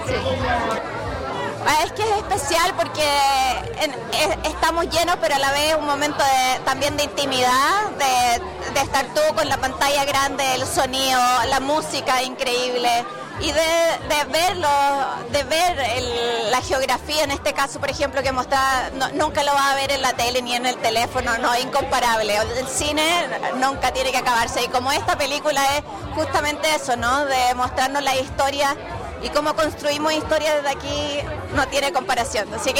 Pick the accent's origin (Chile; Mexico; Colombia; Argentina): Chile; lo que somos los chilenos